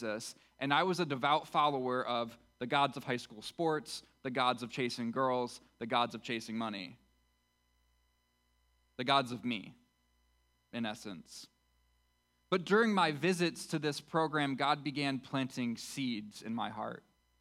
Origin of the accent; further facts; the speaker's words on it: Jackson, Michigan, United States; moved away as an adult; also born or lived in Fort Myers, Florida; When I was 18, I moved from Michigan, which is where I'm from, the greatest state in the union. It's not, actually. It's an objective fact, Heather. I moved from Jackson, Michigan, which is maybe the worst city in the greatest state in the union, to Fort Myers, Florida